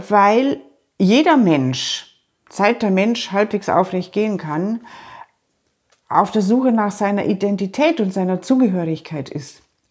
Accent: Bavaria, Germany; ich bin gebürtige Oberbayerin. Meine Familien, meine beiden Herkunftszweige lassen sich über hunderte von Jahren genau hier in Oberbayern nach.

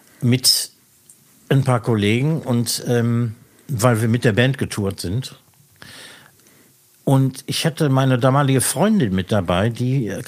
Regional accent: Germany; Als Westdeutscher musstest du mit dem Reisepass einreisen

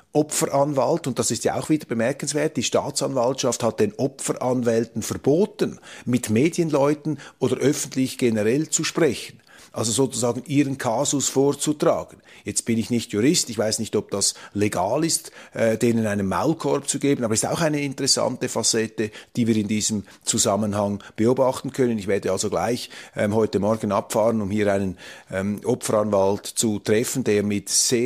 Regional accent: Switzerland; aber wir können beeinflussen, was wir machen als Schweizer

